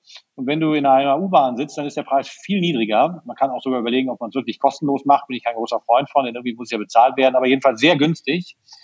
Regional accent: Berlin, Germany; wenn ich als Berliner auf mein Auto verzichten soll

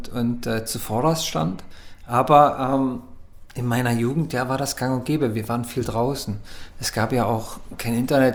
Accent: Basel, Basel-Stadt, Switzerland; Dann habe ich zufällig Stuntleute kennengelernt, die in meiner Heimatstadt Basel da eben so Darstellungen gemacht haben.

